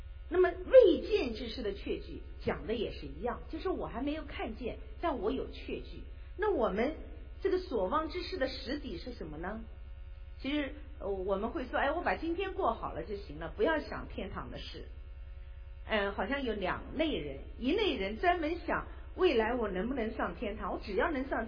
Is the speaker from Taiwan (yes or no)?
no; China; 那这个地方我觉得我们作为中国人，我是一个非常受中国文化熏陶的一个人